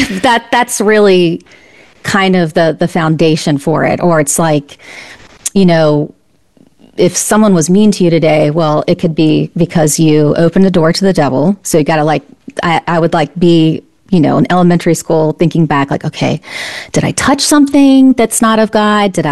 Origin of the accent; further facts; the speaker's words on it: Virginia, United States; now in California, United States; So I grew up in Virginia. I live in California right now, but grew up in Virginia.